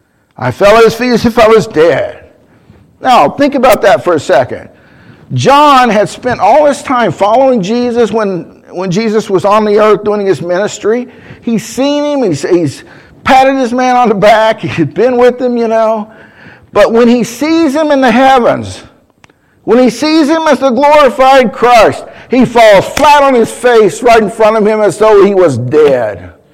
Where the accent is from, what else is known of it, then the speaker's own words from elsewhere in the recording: Virginia, United States; What's really funny about that is that I'm originally from Virginia, okay?